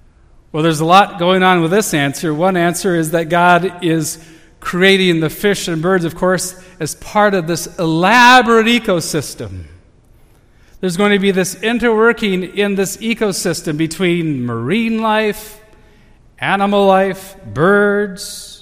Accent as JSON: {"language": "English", "region": "Minnesota", "country": "United States", "tie": "born or raised there", "said": "I grew up in Minnesota where the state sport was fishing."}